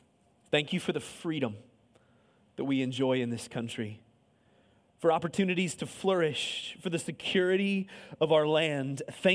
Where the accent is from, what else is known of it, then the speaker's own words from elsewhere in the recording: Ohio, United States; I'm not from around here, y'all. I'm from Ohio.